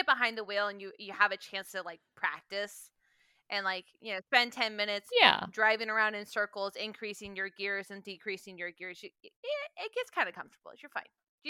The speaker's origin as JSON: {"language": "English", "region": "Alaska", "country": "United States", "tie": "born or raised there", "said": "I have survival skills, like legit survival skills. I grew up in Alaska. I learned things."}